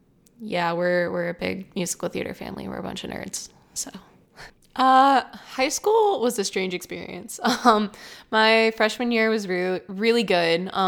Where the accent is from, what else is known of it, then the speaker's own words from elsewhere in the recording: Upper St. Clair, Pennsylvania, United States; So I grew up in Upper St. Clair, which is definitely an uppity community.